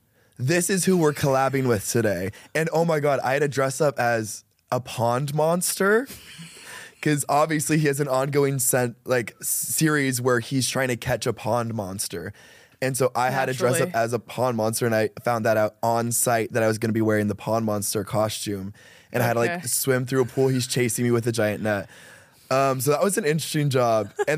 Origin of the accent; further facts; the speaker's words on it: Iowa, United States; now in Los Angeles, United States; I am from Iowa.